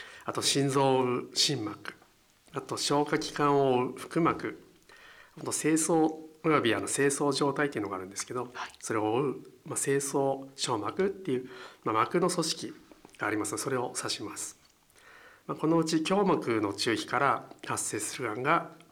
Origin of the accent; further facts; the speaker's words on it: Tochigi, Japan; now in Iwate, Japan; 出身は栃木県ですので、東北に近いということもありましたけども、岩手に来てみましたら、やっぱり冬来ましたのですごい寒かったですね。